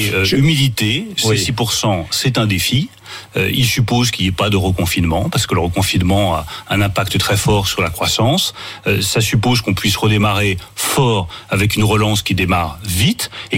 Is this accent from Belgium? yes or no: no; France; Je suis fier de la France, je suis fier de mon pays